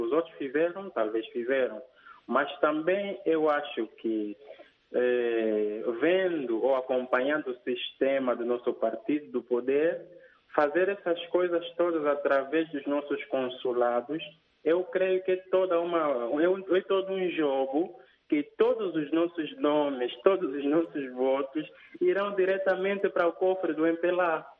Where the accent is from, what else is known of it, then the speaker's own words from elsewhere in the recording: Angola; eu sou angolano.